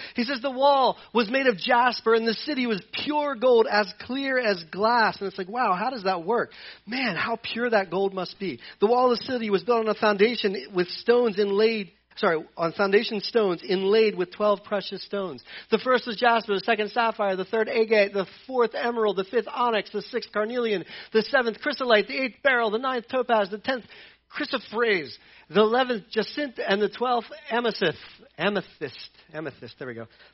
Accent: Delaware, United States; I'm from Delaware, so I can beat up on Delaware.

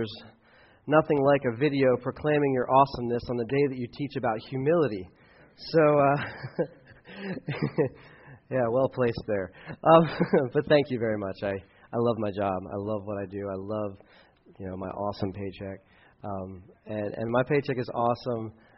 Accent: Delaware, United States; I grew up in Delaware, and all of our TV stations were Philadelphia stations

